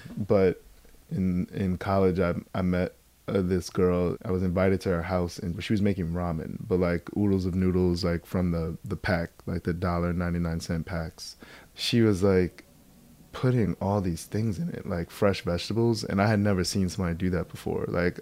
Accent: Baldwin, New York, United States; So I grew up in New York, but my grandparents, because of their upbringing in the South

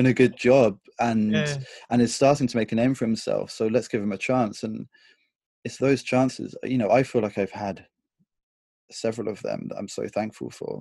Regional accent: Bournemouth, South West England, United Kingdom; when I was growing up in Bournemouth

